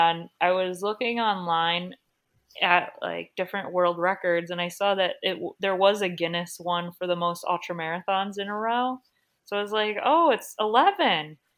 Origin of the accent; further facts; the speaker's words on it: Ohio, United States; So I did want to do Ohio because that's my hometown or home state.